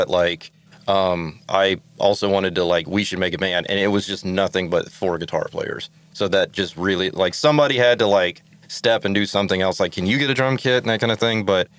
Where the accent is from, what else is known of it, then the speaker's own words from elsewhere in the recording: Alabama, United States; Like, I'm from Alabama, so there was, like, no, like, if you got 3 gigs a year, you were, like, you know, that was pretty cool.